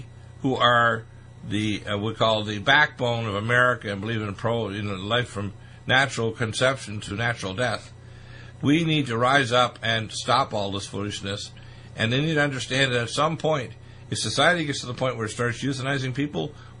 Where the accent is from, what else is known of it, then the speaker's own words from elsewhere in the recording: Detroit, Michigan, United States; born there; Now, I was born in Detroit.